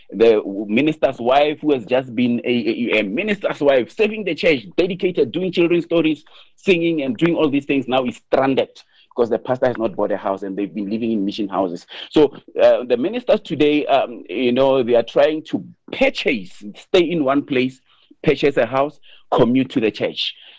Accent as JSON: {"language": "English", "country": "South Africa", "said": "I remember South Africans brought maguenya and some other things that we are uniquely South African."}